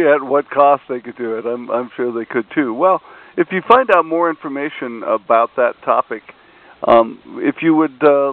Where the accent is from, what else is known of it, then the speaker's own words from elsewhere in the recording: Washington, United States; coming back to my home state of Washington and finding that pollution water problems were really hitting home here